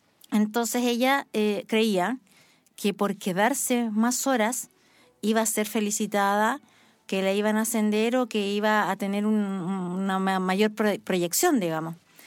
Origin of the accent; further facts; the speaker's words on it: Chile; estamos celebrando esta hermosa fiesta en nuestro país donde nos unimos todos como chilenos